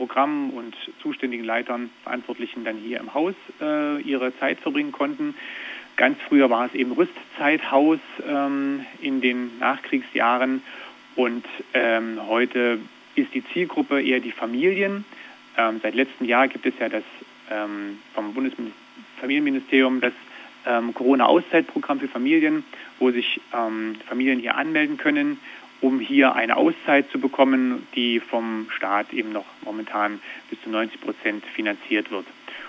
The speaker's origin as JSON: {"language": "German", "town": "Forst", "region": "Brandenburg", "country": "Germany", "tie": "born there", "also_born_or_lived": "Wernigerode", "lives_now": "Baden-Württemberg, Germany", "said": "Geboren bin ich in Cottbus, in Forst, in der Lausitz, in der Nähe der polnischen Grenze und bin 84 nach Wernigerode umgezogen. Genau, und nach der Schule, Ausbildung dann mit meiner Frau nach Baden-Württemberg ausgewandert."}